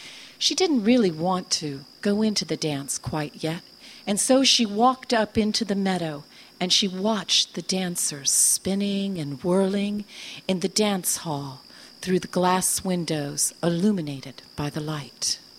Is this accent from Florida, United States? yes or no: yes; Tallahassee, Florida, United States; I'm a storyteller too, and … I'm from Tallahassee, Florida.